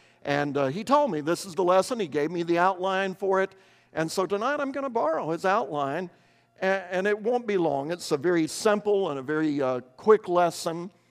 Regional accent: Kentucky, United States; I told people that I was from Kentucky.

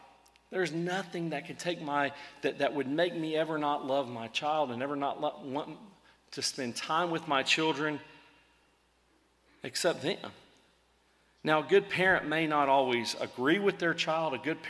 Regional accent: Texas, United States; And I think part of that is growing up in South Texas and seeing some pretty violent storms with tornadoes

